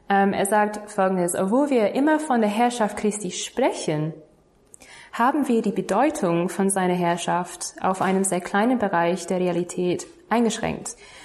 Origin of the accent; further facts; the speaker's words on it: Bavaria, Germany; also ich komme aus Bayern